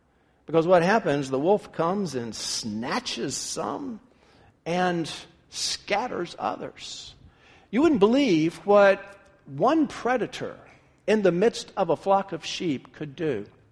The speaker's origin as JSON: {"language": "English", "town": "Memphis", "region": "Tennessee", "country": "United States", "tie": "born or raised there", "said": "I'd been driving for about a year, growing up in Memphis, Tennessee."}